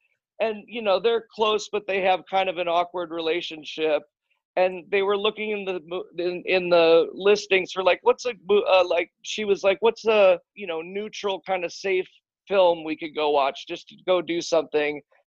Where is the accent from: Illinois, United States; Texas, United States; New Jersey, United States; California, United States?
Illinois, United States; Chicago; I grew up in Chicago. So we'd drive up to Wisconsin to snowboard every weekend.